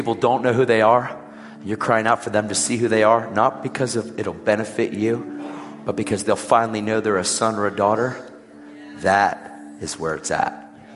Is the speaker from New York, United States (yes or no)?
no; Pennsylvania, United States; I'm not from here. I'm from Pennsylvania. I'm here on a trip.